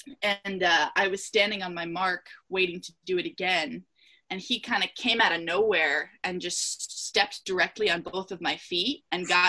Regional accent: Pennsylvania, United States; I'm from Pennsylvania, which is where I am right now.

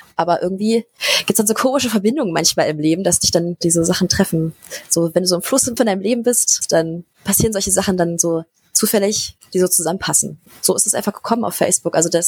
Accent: Berlin, Germany; ich werde übrigens nächsten Monat 19. Und ich komme aus Berlin. Ich bin hier geboren und wohne hier

